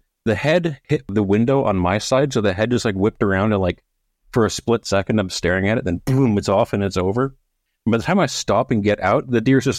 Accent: Canada; Stop it. I'm Canadian. I'm sorry.

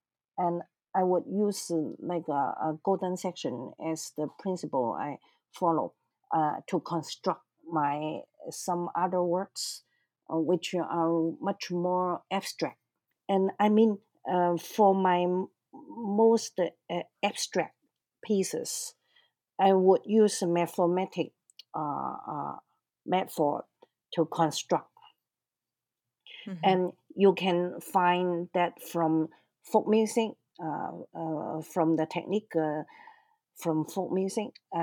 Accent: Guangzhou, Guangdong, China; And that is the style taken from my home city, like a hometown from the south. I was born in Canton near Hong Kong.

